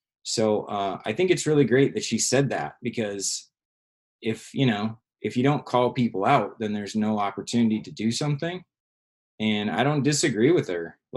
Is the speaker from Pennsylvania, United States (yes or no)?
no; Minnesota, United States; now in Arizona, United States; I'm originally from Minnesota, lived in Arizona for 20 years now, and I was working at a golf course in South Phoenix